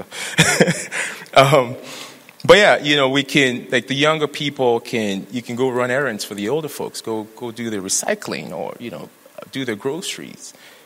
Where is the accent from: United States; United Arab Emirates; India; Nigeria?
Nigeria; I was raised Anglican back in Nigeria, and on the Saturday nights, the ladies in the church, the guys were also split into four groups.